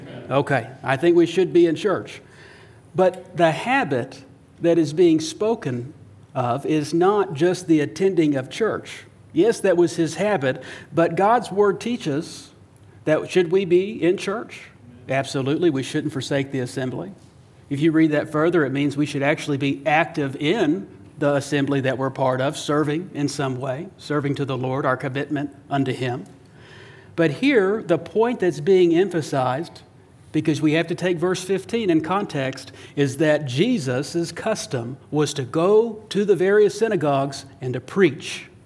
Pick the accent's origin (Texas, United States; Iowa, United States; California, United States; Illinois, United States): Texas, United States; Fort Worth; also born or lived in Las Vegas; Like I told the first service, you know, I'm from Fort Worth. I'm a Fort Worth boy. Even though I lived 6 months in Vegas, it was my parents' carnality that caused that birth out there.